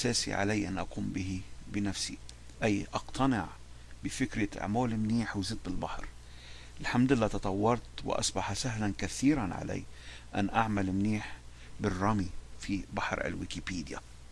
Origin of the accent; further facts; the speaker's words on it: Lebanon; بعدها اكتشفت بنقص خطير في المعلومات عن بلدي الأصلي لبنان،